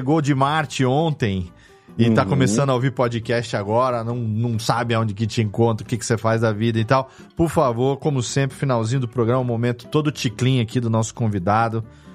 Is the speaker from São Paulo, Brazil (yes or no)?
yes; São Paulo, Brazil; A gente é de São Paulo, né